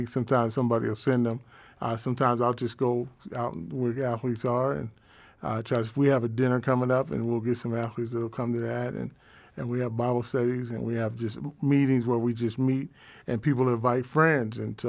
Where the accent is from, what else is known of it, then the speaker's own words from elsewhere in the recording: Philadelphia, Pennsylvania, United States; It's …, because I'm from Philly.